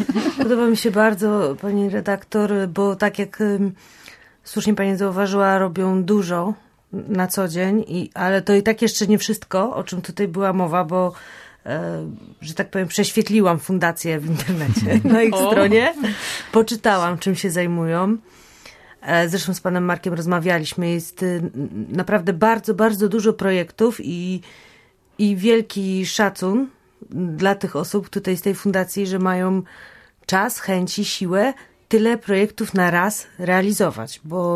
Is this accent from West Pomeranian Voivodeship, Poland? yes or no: yes; Świnoujście, West Pomeranian Voivodeship, Poland; musimy my, Świnoujścianie, mieć tą imprezę co roku.